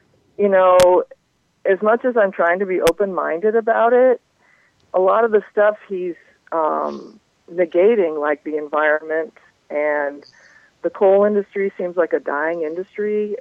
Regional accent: Hawaii, United States; born there; now in St. Louis, United States; I was born in Hawaii, and we talked about Hawaii.

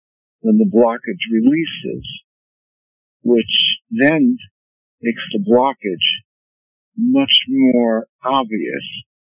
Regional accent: Perth, Western Australia, Australia; from Perth, Western Australia.

